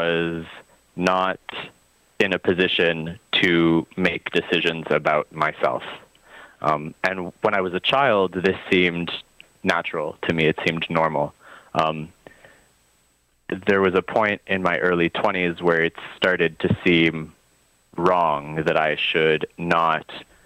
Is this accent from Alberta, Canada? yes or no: no; Vancouver, British Columbia, Canada; I was born in Vancouver. I grew up there largely.